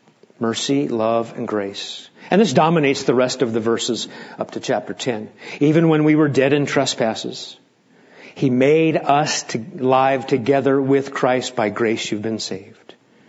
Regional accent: Nebraska, United States; and you probably know this slogan, but I never did, even growing up in Nebraska.

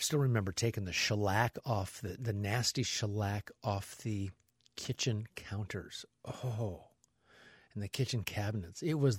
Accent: Midwest, United States; I grew up in a culture, a Swedish culture, German culture, and the German-Swedish culture that I grew up in the Midwest

